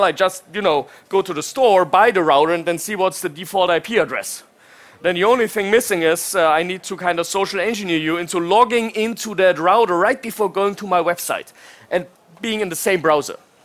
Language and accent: English; Germany; now in Norway; So I come from Germany, and we have one big train provider, some smaller ones, but one big train provider.